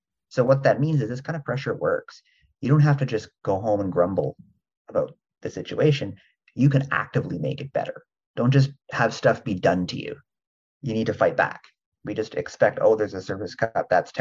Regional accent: Toronto, Ontario, Canada; I grew up in Guildwood myself, which is also out near Pickering.

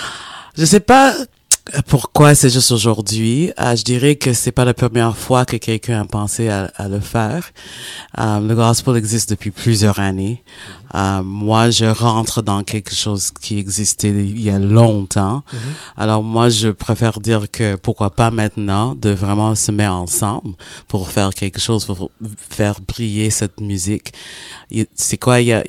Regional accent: Montreal, Quebec, Canada; born there; Je suis née ici à Montréal. Mes parents viennent de la Jamaïque.

